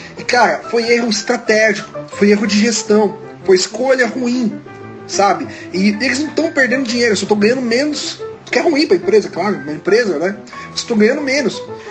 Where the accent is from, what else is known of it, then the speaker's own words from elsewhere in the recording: São Paulo, Brazil; eu sou aqui de São Paulo, sou estudante de Direito